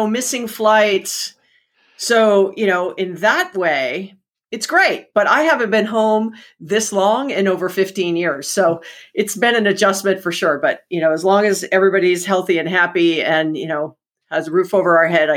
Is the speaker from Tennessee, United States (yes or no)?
no; Hawaii, United States; And I was born and raised in Hawaii.